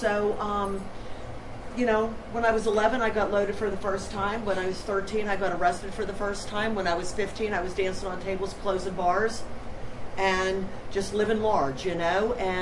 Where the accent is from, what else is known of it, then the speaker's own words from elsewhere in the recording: Fort Myers, Florida, United States; I'm from Fort Myers, Florida. My home group is the Women Do Recover in the South Florida region.